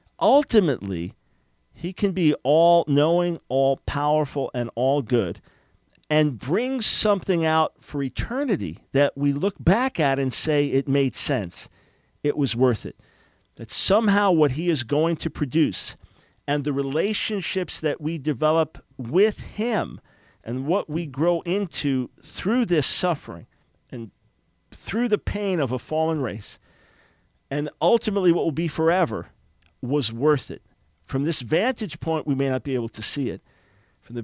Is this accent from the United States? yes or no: yes; New York, United States; because I grew up on Long Island, whenever I see a Long Island name, I always say Elmont on Long Island or Hotsville, Long Island.